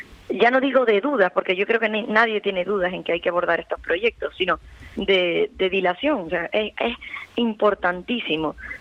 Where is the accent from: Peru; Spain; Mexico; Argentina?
Spain; Puerto de la Cruz, Canary Islands; Tú sabes que yo me crié en el Puerto de la Cruz, era cosmopolita, vanguardista